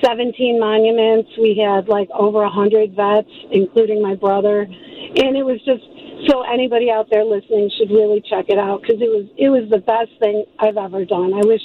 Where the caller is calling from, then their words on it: Grayslake, Illinois, United States; From Gray's Lake.